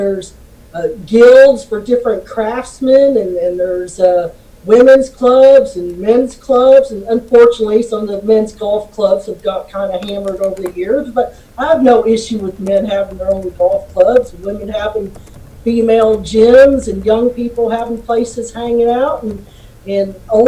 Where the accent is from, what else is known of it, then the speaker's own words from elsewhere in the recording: the South, United States; I can't say it because I'm a Southerner